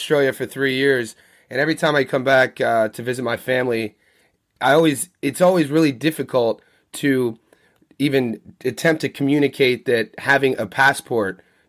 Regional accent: United States; And I'm from there. and it was one of those things that, I think the mindset is we're American. We don't need to travel.

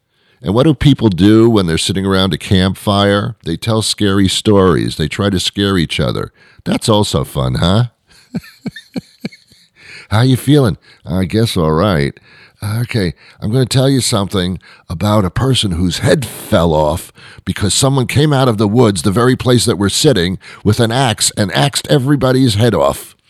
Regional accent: New York City, New York, United States; I'm from New York City originally.

